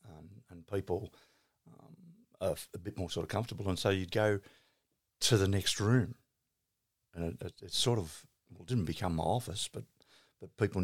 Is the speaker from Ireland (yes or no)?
no; Darwin, Northern Territory, Australia; born there; I was born in Darwin Hospital. So that's where I was from. And then when we came back, we're third generation here, but that was sort of where I was born.